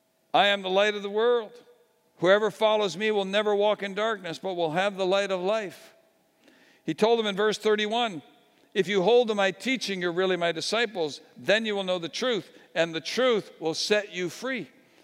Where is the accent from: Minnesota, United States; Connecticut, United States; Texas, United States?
Connecticut, United States; I came from Connecticut, the Constitution state.